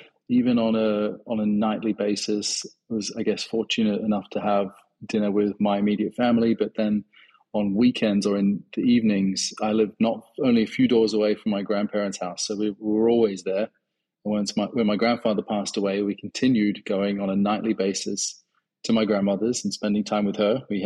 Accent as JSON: {"language": "English", "town": "Sydney", "region": "New South Wales", "country": "Australia", "tie": "born or raised there", "said": "I was born and raised in Sydney. And I would say that Lebanese heritage is a huge part of my palate and of my experience."}